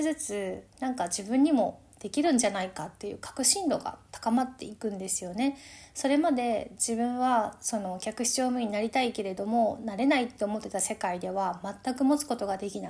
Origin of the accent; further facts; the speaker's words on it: Shiga, Japan; 私は滋賀県の生まれなんですけれども、小さなというか田舎の町で生まれ育ったので、周りにあんまり英語とかを話せるような環境とかはなかったんですけど、